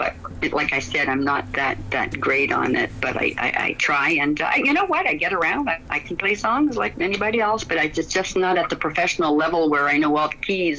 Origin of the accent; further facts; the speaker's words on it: Perth, Ontario, Canada; born there; I was born in Perth, but I didn't stay very long, you know. So I moved to the Ottawa Valley, and you know, in the 70s. But I was a country girl then